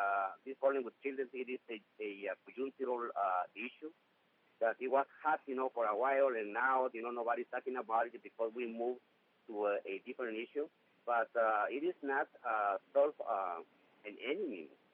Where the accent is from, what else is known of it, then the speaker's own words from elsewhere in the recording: Guatemala; now in United States; I was raised and born in Guatemala, and I came to the United States around 20 years ago.